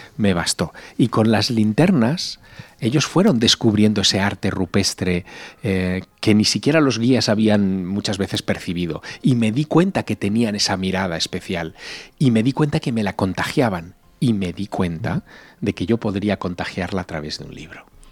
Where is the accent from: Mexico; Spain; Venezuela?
Spain; Teruel, Aragon; Yo nací en Teruel, es una ciudad con muy poca contaminación lumínica. Vivía a las afueras, además, cuando se acababa la ciudad, donde se acababa la ciudad.